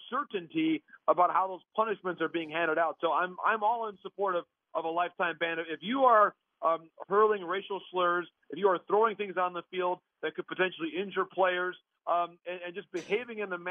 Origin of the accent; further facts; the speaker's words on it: Midwest, United States; I would tell you, as a Midwesterner, we are very well practiced at making the most